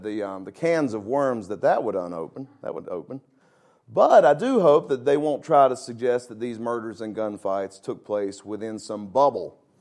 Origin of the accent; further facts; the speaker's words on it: Virginia, United States; I grew up in Virginia, I would have noticed.